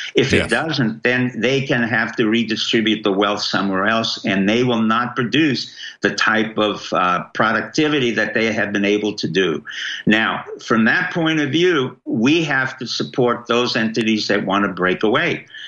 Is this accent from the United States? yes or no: no; Girona, Catalonia, Spain; I grew up in the area around Barcelona and Toulouse. I grew up in Figueira and Girona, the cities in Catalan.